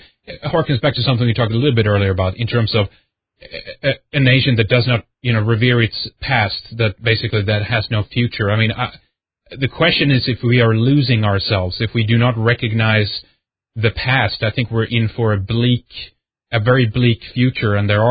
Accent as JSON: {"language": "English", "country": "Sweden", "tie": "born or raised there", "second_language": "English", "said": "just growing up in Sweden, I always have to continue to just harken back to that and remind people as well of how it is to grow up in a Scandinavian country today"}